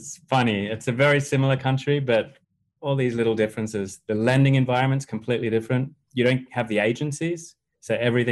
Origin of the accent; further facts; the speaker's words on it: Australia; also born or lived in United Kingdom / United States; now in Miami, United States; I'm from Australia originally. I've kind of lived in a few different places, lived in the UK for a while, lived in the US 2 times. I'm now based in Miami, Florida.